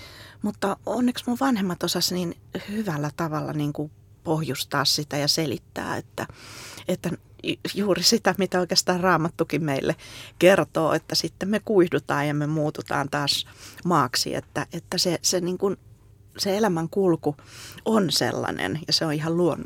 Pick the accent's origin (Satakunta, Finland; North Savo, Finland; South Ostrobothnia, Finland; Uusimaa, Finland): Uusimaa, Finland; Helsinki; Ja nyt asun ihan Helsingin keskustassa eduskuntatalon takana, eli näin keskustassa